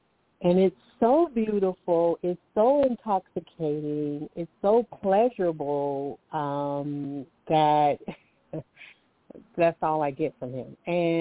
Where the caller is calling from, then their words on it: Alabama, United States; Hi, I'm calling from Alabama.